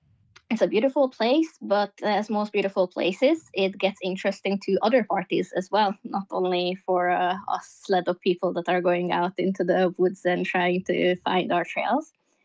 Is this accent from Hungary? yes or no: yes; Hungary; moved away as an adult; now in Norway; I'm originally from Hungary, but I moved to Norway in order to be able to do sled dog sports.